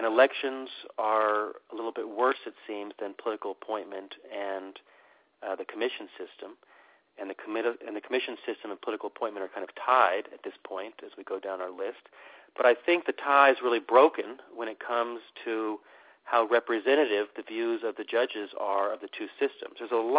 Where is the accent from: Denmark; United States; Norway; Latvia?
United States; Tennessee; In my home state of Tennessee, we abolished a mandatory commission system